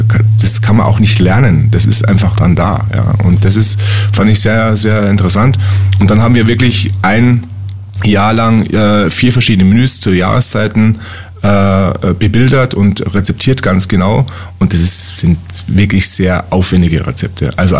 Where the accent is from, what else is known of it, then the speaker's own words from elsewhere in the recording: Bavaria, Germany; ich komme auch aus Oberbayern, also das ist alles irgendwie schon auch meins.